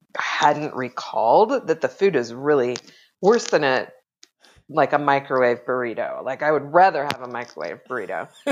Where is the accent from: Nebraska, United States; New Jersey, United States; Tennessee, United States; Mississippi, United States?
Nebraska, United States; So I grew up in Nebraska. I've been here 20 years, but my cousins lived here, and so we made frequent trips out here.